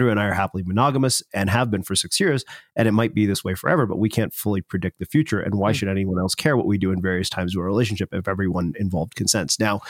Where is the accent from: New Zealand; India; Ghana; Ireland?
India; Because like I said, as an Indian person, that was probably one of the things that struck me most about that section.